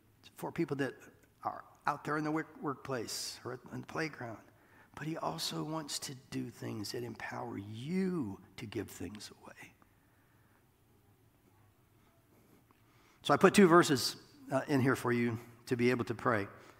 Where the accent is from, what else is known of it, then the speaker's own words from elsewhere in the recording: Iowa, United States; I'm from Iowa, for God's sake.